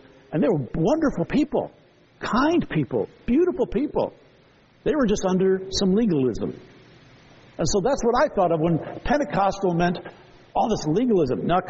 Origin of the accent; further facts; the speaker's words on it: St. Paul, Minnesota, United States; I grew up in the Catholic ghetto on the east side of St. Paul. My family was the only Protestants of all these families.